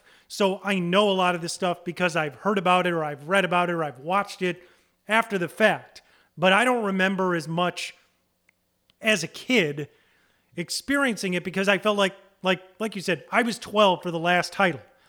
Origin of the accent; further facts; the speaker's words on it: Deerfield, Illinois, United States; But as a kid growing up in Deerfield, where they practiced